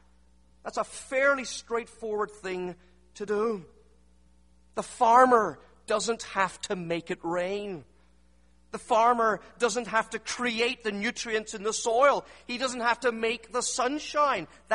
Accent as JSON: {"language": "English", "region": "Northern Ireland", "country": "United Kingdom", "said": "Now, you guys know I come from Northern Ireland, and we have a lot of sheep in Northern Ireland."}